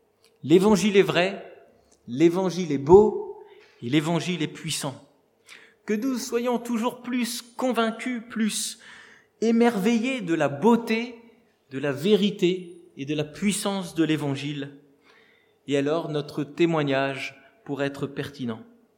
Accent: Colmar, Grand Est, France; dans mon église d'origine où j'ai grandi à Colmar

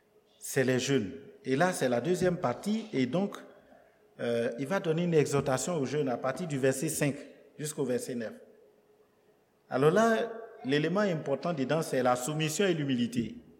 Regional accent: Côte d’Ivoire; Les premiers qui ont commencé à travailler chez nous en Afrique n'avaient pas de bon niveau. On nous disait que notre premier président, Oufou Boigny, a fait que le lycée

